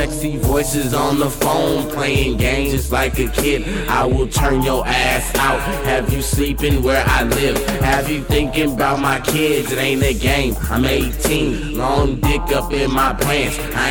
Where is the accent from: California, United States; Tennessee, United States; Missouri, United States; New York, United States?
California, United States; Berkeley; Because I'm from Berkeley.